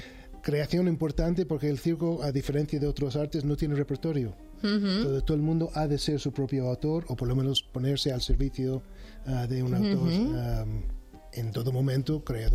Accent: New York, United States; de Nueva York.

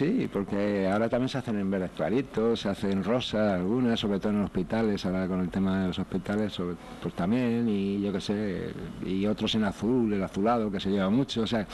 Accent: Madrid, Community of Madrid, Spain; born there; Porque yo nací en Carabanchel

